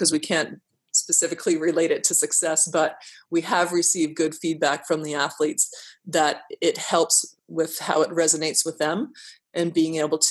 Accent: Canada; some of the identity pieces is it reflects who we are as Canadians as well.

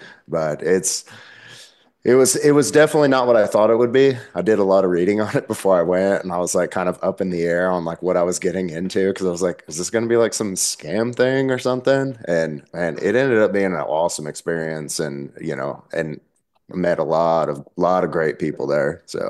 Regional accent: Las Vegas, Nevada, United States; also born or lived in New Jersey; So when I was born in New Jersey. When I was around 5 or 6 years old, my mom's loaded us up, all of us kids, up out of our bedroom window and loaded us in the bed of a pickup truck, and we moved to Las Vegas.

